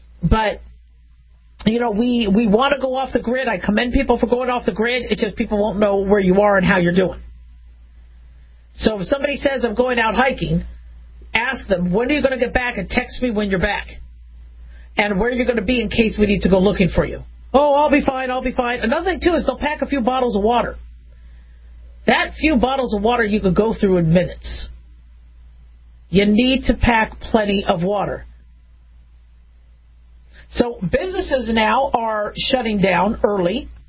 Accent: Phoenix, Arizona, United States; also born or lived in Las Vegas / Los Angeles; You know, I grew up in Phoenix and Las Vegas. I was born in L.A., but grew up in Phoenix and Vegas.

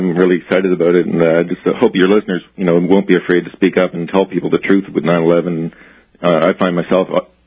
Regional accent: Halifax, Nova Scotia, Canada; I'm from Halifax, Canada

